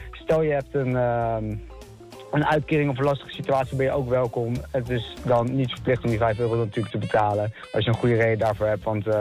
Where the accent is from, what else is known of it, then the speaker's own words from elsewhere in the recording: Netherlands; born there; Ik ben gewoon geboren in Nederland. Ik heb vanaf jongs af aan het geluk gehad dat ik Nederlands heb geleerd.